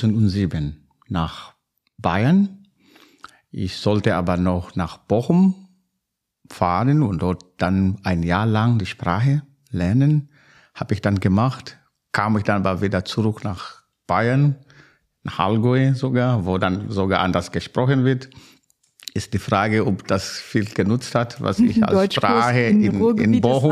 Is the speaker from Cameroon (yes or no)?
no; Kilimanjaro, Tanzania; German is a second language; now in Germany; ich komme sowieso aus dem Hang des Kilimanjaros, 2000 Meter schon hoch. Jetzt bin ich hier in der Heide.